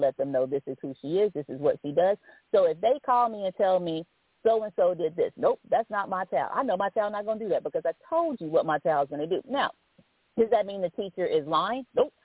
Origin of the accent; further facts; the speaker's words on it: Alabama, United States; because my mom and my dad, we were raised or reared in Alabama.